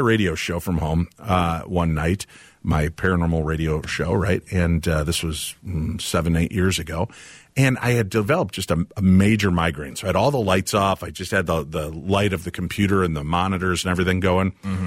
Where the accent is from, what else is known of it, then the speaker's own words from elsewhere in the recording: Chicago, Illinois, United States; I grew up in Chicago. It was ditchweed.